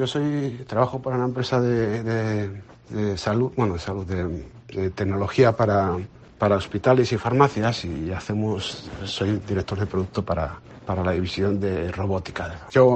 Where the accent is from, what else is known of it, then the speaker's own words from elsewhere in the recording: Monforte de Lemos, Galicia, Spain; moved away; soy natural de Monforte de Lemos, aunque como podréis haber podido notar por mi acento, llevo muchos años fuera de Galicia ya.